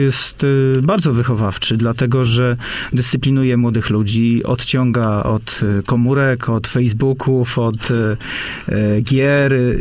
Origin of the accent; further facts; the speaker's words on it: Masovian Voivodeship, Poland; No, ja pochodzę z północnego Mazowsza, tak?